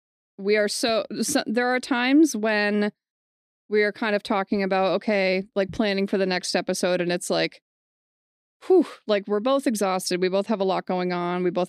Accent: New Hampshire, United States; But I've just like born and raised in New Hampshire, have never actually driven into like

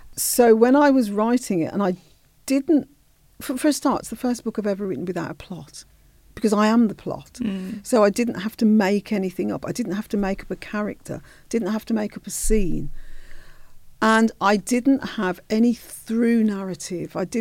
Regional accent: Birmingham, West Midlands, United Kingdom; accent: Brummie; My dad's from St. Kitts. And so I always felt part of that and was accepted in that. And then, of course, I'm a Brummie, as you can hear from my accent, and I'm 100% Brummie.

